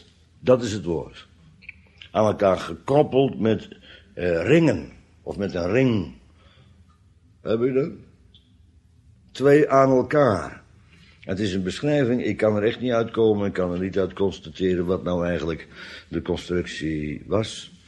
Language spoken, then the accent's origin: Dutch; Netherlands; Maar kijk, ik ben opgegroeid aan de Oude Rijn in de dagen dat er nog schepen langskwamen.